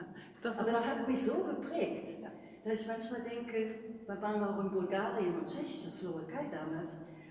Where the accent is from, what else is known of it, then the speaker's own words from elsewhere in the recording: Cologne, North Rhine-Westphalia, Germany; Ich habe 1969 mit meinem Mann, wir waren gerade ein Jahr verheiratet, ich bin Kölnerin, nach Rumänien gezogen, weil er dort arbeitet in einem Industrieanlagenbau.